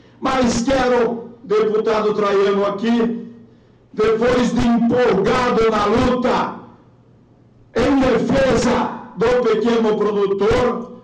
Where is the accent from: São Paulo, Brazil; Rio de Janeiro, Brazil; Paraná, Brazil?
Paraná, Brazil; São Jorge do Oeste; Em São Jorge do Oeste, a terra de onde eu vim, que fui duas vezes prefeito